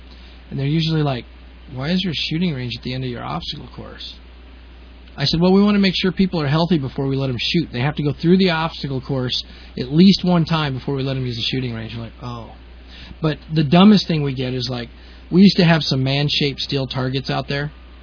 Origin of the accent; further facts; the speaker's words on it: Boston, Massachusetts, United States; born there; And remember, I was born in Boston. Not raised there, but I was born there.